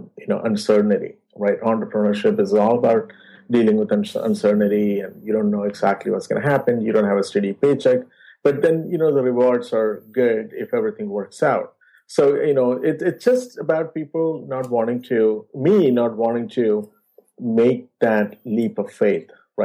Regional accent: India; now in United States; You know, partially my wife is from here and I'm from India. So partial immigrant / American classic family.

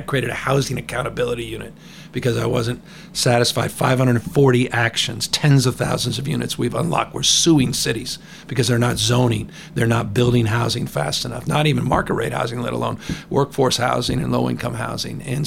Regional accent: San Francisco, California, United States; I grew up in San Francisco. The flag of San Francisco is the phoenix.

